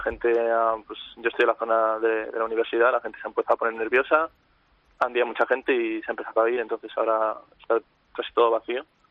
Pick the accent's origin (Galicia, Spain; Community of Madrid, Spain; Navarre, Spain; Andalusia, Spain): Community of Madrid, Spain; Madrid; Sí, soy de Madrid.